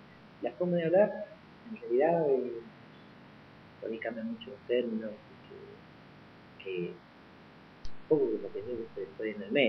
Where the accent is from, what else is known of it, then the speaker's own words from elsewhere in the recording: San Juan, Argentina; accent: San Juan; es lo que es San Juanino y tenemos nuestro acento, pero prefiero yo ser así, llorón, y no ser un típico porteño imitador